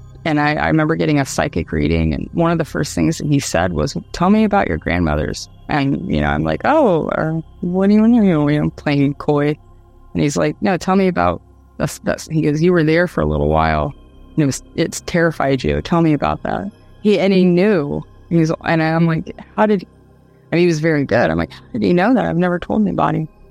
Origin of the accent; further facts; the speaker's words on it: Dayton, Ohio, United States; the whole area that I grew up in Dayton